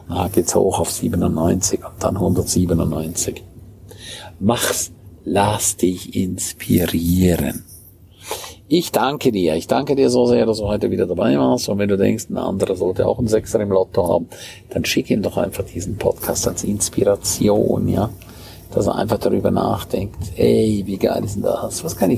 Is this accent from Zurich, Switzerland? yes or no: no; St. Moritz, Grisons, Switzerland; Zumal, wenn es nach St. Moritz geht, in meine Heimat.